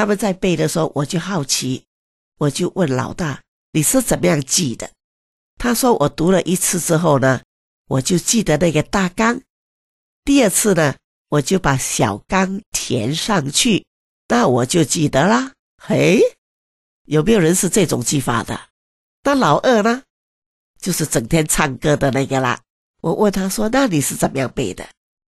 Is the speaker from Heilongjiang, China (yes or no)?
no; Xiamen, Fujian, China; 我自己是厦门鼓浪屿出生的，我很喜欢这个小小地方啊。